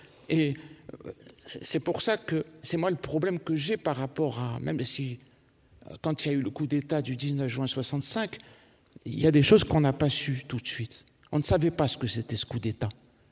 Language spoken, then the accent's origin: French; Algeria; parce que moi je me sens algérien, je suis franco-algérien, je suis algérien. J'assume, je suis algérien.